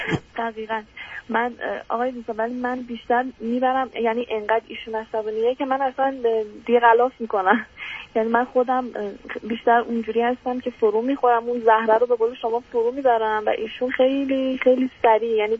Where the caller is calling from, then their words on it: Iran; از ایران هستم.